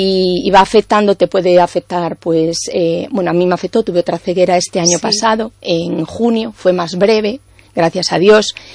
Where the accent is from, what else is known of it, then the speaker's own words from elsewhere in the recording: Galicia, Spain; also born or lived in Madrid; Pero mi familia es gallega y somos gallegos y mis raíces son de aquí y mi tierra es Galicia y la amo con todo mi corazón.